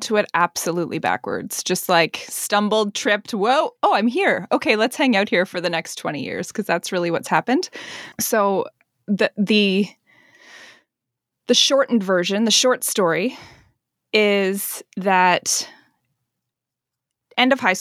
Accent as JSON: {"language": "English", "country": "Canada", "said": "like a secret underground club that we're all like, oh, and we're Canadian."}